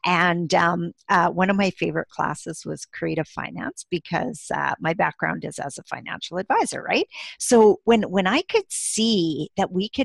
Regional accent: Saskatchewan, Canada; So I'm from Saskatchewan, Canada, and we live just outside the capital city of Regina. We've lived in Saskatchewan our whole lives.

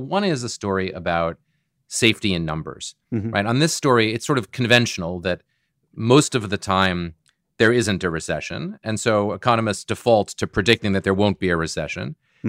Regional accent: Boston, Massachusetts, United States

